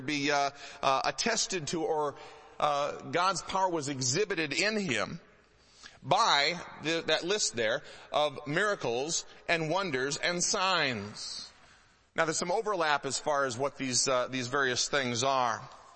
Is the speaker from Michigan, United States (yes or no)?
yes; Michigan, United States; when I was a kid, I grew up in a part of the country where South Hill would be called a mountain. I grew up in Michigan.